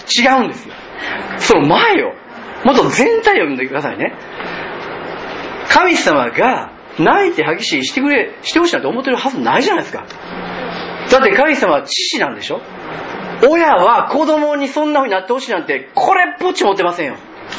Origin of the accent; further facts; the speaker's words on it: Kansai, Japan; いくら私たち関西人がうまくてもね